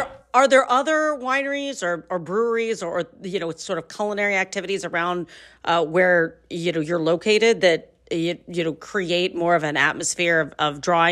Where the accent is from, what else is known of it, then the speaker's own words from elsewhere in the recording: Ohio, United States; because I'm from Ohio, and particularly with the wine folks I've been talking to, in the wine community, because I come from a wine part of Ohio.